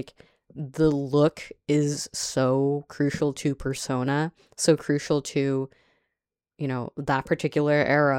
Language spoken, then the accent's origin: English; Guangdong, China; my family aren't from Hong Kong, but we are from the Cantonese-speaking region of China.